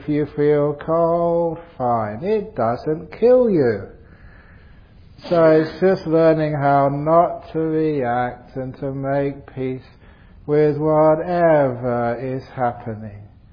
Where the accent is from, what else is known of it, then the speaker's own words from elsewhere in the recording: London, United Kingdom; born there; I was born in London, I like the cold